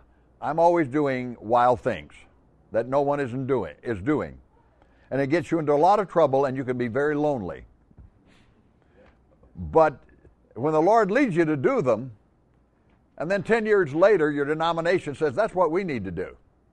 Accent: Tampa, Florida, United States; from Tampa, Florida

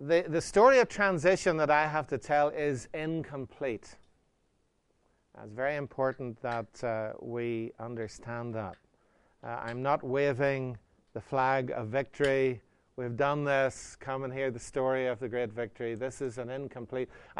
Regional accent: Northern Ireland, United Kingdom; So I'm a Northern Irishman, in case you're wondering where the accent comes from.

